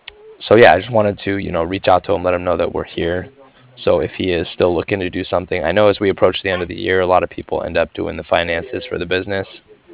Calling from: Cardiff, Wales, United Kingdom; And I was calling from Cardiff. It's Cardiff, like Frank.

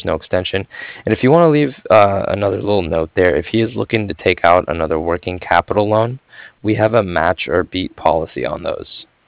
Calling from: Cardiff, Wales, United Kingdom; And I'm calling from Cardiff, C-A-R. D-I-F-F, like Frank.

